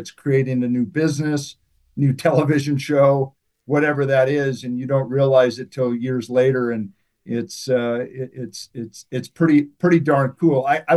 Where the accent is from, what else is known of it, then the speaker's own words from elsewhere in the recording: Montana, United States; The most important thing is born and raised in Montana. So proud to be a Montanan.